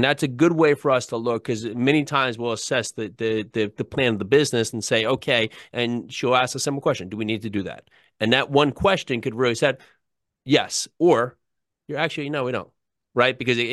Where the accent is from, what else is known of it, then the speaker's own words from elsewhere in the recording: New Jersey, United States; I grew up in New Jersey, right? We met in New York City